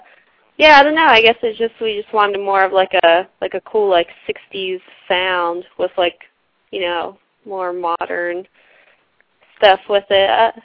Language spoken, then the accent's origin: English; New Jersey, United States; now in Philadelphia, United States; Like, I grew up in New Jersey and South Jersey